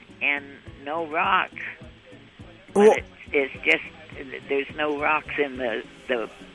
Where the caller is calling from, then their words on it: South Lake Tahoe, California, United States; South Lake Tahoe.